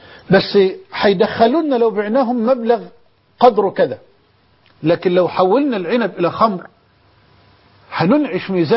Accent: Egypt; عندنا في مصر

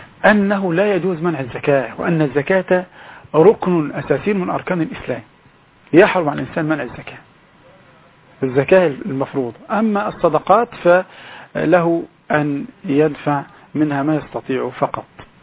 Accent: Egypt; عندنا في مصر

